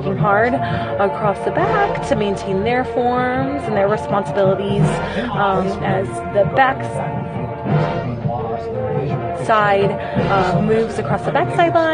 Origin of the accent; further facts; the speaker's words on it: Gainesville, Florida, United States; I am from Gainesville, Florida.